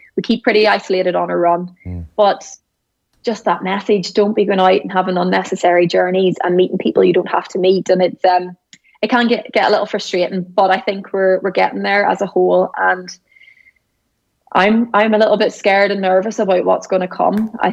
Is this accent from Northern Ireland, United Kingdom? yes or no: yes; Northern Ireland, United Kingdom; Obviously, I'm Northern Irish, so I know what's happening at home in the north.